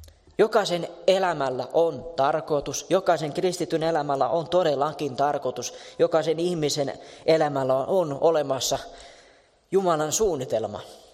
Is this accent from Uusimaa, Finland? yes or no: no; Tampere, Pirkanmaa, Finland; se, että minä nyt olen tamperelainen ja juuri siinä paikassa, missä minä olen